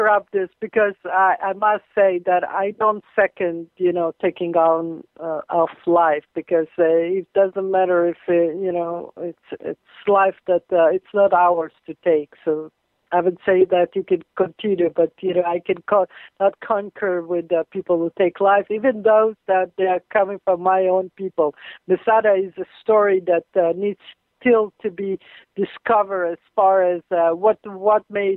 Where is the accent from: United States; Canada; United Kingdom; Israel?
Israel; without even knowing that I'm from the, you know, Israel, and I'm talking from Israel and the Holy Land